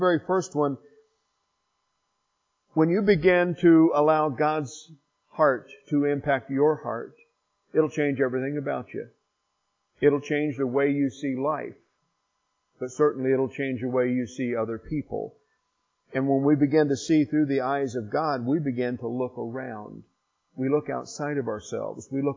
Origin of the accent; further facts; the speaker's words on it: Indiana, United States; moved away as an adult; I'm from Southern Indiana originally. I grew up just the other side of French Lake, graduated from Springs Valley High School. I've been gone from Indiana ever since I graduated, unfortunately, and I only get back for visits